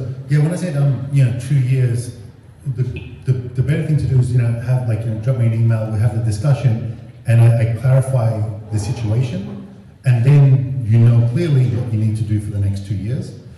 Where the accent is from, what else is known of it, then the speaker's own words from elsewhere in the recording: Australia; I'm Australian